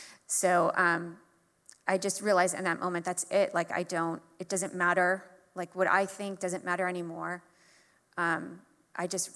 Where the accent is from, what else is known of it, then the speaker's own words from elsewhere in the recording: New York, United States; And I grew up on Long Island, and there was a train station that it ran straight through to New York.